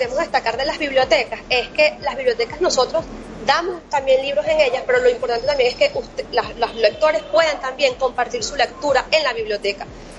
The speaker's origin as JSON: {"language": "Spanish", "country": "Venezuela", "said": "o sea, en español, porque somos venezolanas"}